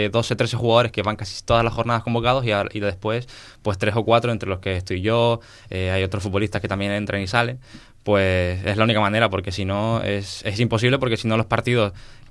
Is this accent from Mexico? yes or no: no; Las Palmas, Canary Islands, Spain; Porque soy de Las Palmas, pero estudiaba en La Laguna